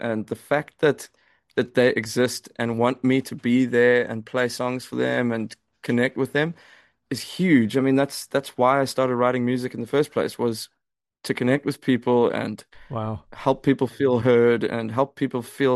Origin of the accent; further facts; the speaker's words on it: South Africa; But then, because we're both from South Africa, we wanted to be back home.